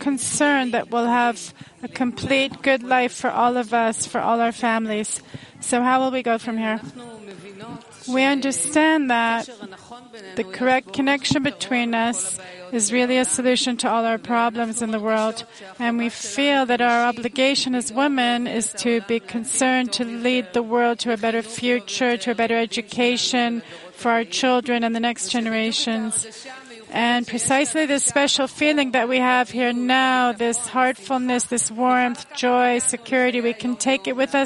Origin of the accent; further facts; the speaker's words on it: Zikhron Ya'akov, Haifa District, Israel; from Zichron.